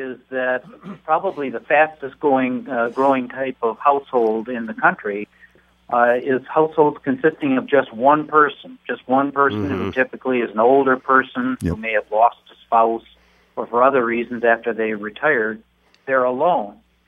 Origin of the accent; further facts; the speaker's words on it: Dearborn, Michigan, United States; I was born and raised in Dearborn and then became president of state AARP about 2006.